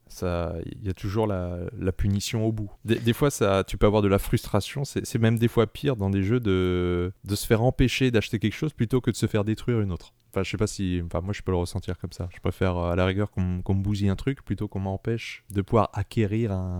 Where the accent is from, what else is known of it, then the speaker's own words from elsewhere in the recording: Grand Est, France; on est alsacien, donc ça